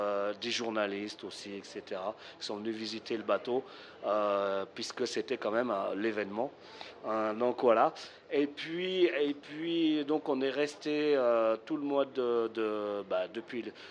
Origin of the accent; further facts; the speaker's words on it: Auvergne-Rhône-Alpes, France; moi je suis savoyard à l'origine et je suis toujours d'ailleurs